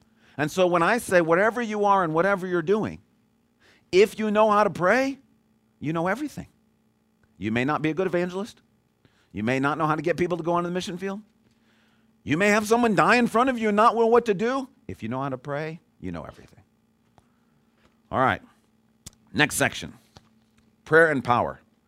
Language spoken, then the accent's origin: English; Michigan, United States; I grew up in Calvinist country, okay? West Michigan